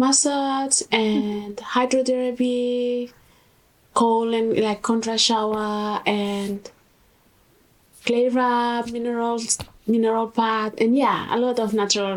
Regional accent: Vanuatu; now in Australia; Oh, well, I'm from Vanuatu.

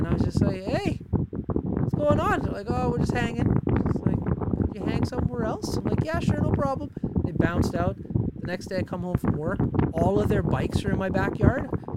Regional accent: Alberta, Canada; I grew up in Thickwood primarily, like in Dickensfield, and, like, it's so chill and laid back, and, like, you can do almost anything. It's just, like, a relaxed environment.

